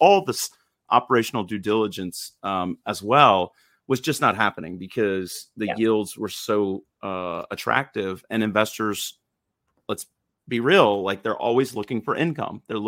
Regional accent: Georgia, United States; And I say y'all, cause I'm from Georgia. I'm not, I don't know if I'm allowed to, cause I wasn't born here

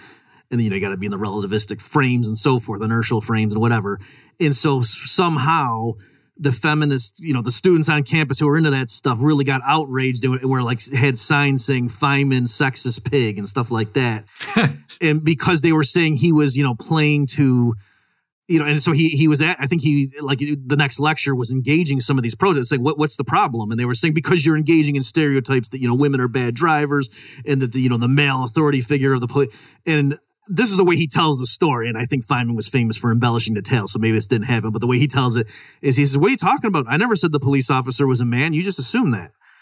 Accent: Rochester, United States; when I grew up in Rochester, and then I was going home. I forget why I was going. This was for like a high school reunion or something. There was some reason I was going back to Rochester

